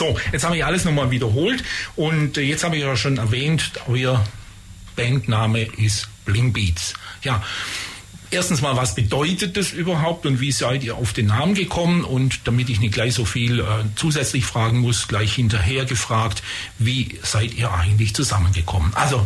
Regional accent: Herrlingen, Baden-Württemberg, Germany; also ich komme aus Herrlingen

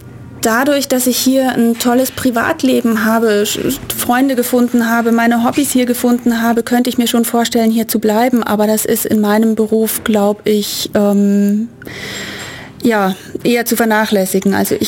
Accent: Lörrach, Baden-Württemberg, Germany; Ich komme aus Lörrach, also Grenzstadt zu Basel.

